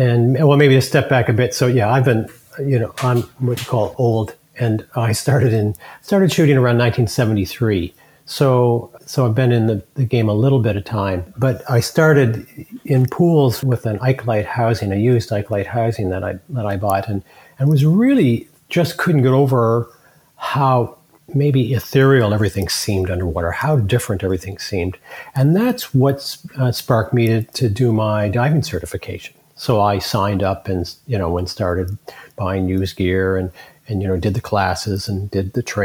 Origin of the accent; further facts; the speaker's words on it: New Brunswick, Canada; also born or lived in Nova Scotia; I grew up in the next province over called New Brunswick, which is a bit smaller as far as population. But I've lived in Nova Scotia, you know, a few times. And I actually lived in the Caribbean for almost 6 years too. I lived in the Bahamas for a while.